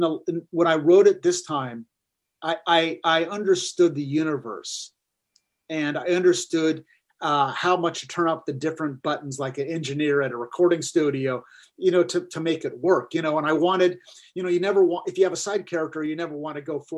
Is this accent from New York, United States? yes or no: no; Pasadena, California, United States; I felt it on my novel because it was about my hometown of Pasadena.